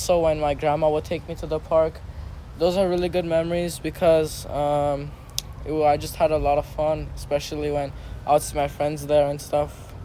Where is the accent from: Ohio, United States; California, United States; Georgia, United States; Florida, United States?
California, United States; Glendale; Yeah, so I grew up in Glendale, California. It's a very good neighborhood, I would say, because there are a lot of Armenians